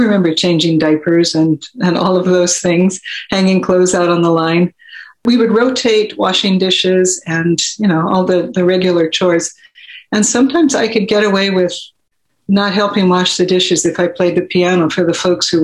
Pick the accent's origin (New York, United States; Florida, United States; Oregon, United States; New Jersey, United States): Oregon, United States; Oregon City; born there; I was born in Oregon City, in the old Oregon City Hospital, and second of seven kids in the family.